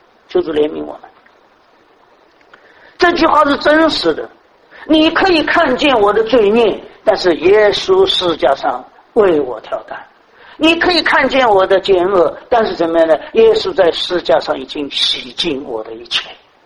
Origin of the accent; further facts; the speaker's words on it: Shanghai, China; 所以我们上海人说：“拉犁头的儿子自己的好。”